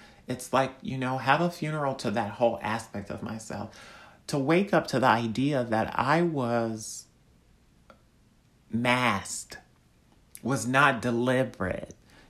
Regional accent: Ohio, United States; also born or lived in Georgia / North Carolina / Orlando; now in New York, United States; I'm from Ohio. I've lived in Georgia, North Carolina.

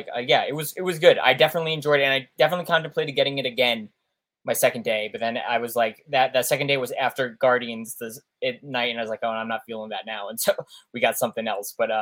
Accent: New York, United States; but I mean, I'm from New York, so like I know what that is.

